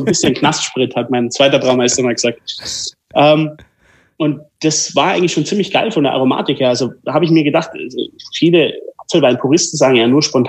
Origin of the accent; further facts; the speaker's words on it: Bavaria, Germany; ich bin in Oberbayern aufgewachsen, also wir haben einen Nationalstolz, der uns einfach trägt.